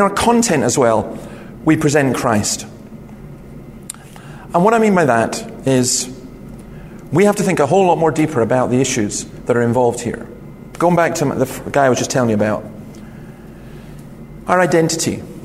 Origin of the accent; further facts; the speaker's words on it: Scotland, United Kingdom; probably even being Scottish comes above my sexuality and my identity.